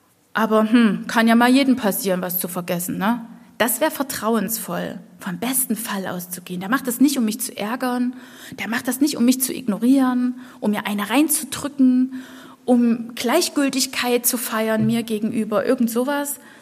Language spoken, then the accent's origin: German; Chemnitz, Saxony, Germany; ich bin ja hier aufgewachsen in Chemnitz